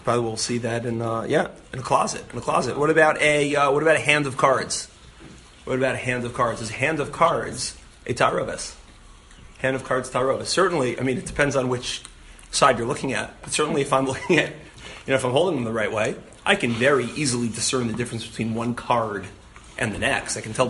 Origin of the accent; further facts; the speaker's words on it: New York City, New York, United States; When I was growing up in the Lower East Side, it was the 20s.